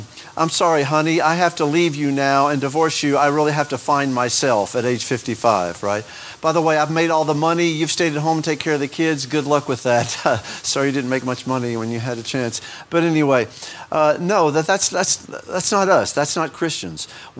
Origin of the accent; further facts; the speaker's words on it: Oklahoma, United States; born there; I was born in Oklahoma, but I got here as fast as I could. But anyway, being born in Oklahoma, I could never root for the Longhorns.